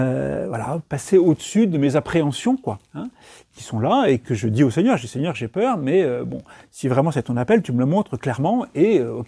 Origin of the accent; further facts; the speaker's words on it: Reims, Grand Est, France; also born or lived in Lille; moi je suis originaire de Reims, en Champagne, et j'avais fait des études à Lille